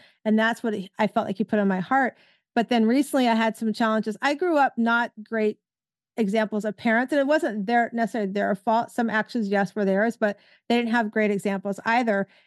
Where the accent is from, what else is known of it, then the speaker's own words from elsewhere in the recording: Florida, United States; welcome you to my home state of Florida